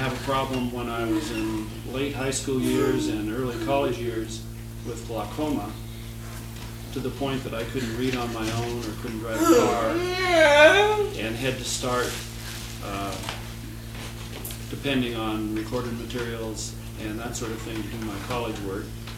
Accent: Livermore, California, United States; I'm from Livermore, California.

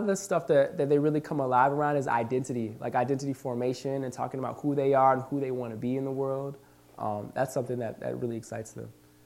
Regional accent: Minot, North Dakota, United States; So I grew up in Minot, North Dakota, where my family was stationed at the Air Force Base out there.

